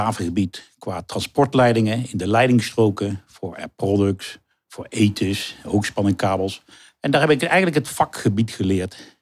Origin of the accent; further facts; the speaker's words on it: Elst, Gelderland, Netherlands; born there; moved away; Ik ben geboren in Elst, Gelderland. Ik ben uiteindelijk, toen ik in 89 ben ik verhuisd naar Rotterdam.